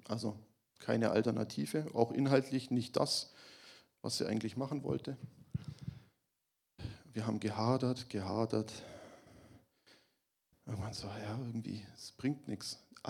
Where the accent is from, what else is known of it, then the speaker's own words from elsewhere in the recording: Stuttgart, Baden-Württemberg, Germany; Man muss vielleicht dazu sagen, wir kommen beide aus der Stuttgarter Gegend. Wir kennen Stuttgart ein bisschen.